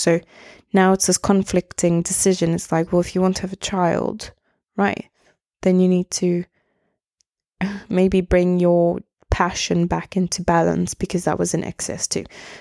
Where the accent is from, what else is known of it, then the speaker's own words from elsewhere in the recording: South Africa; I'm from South Africa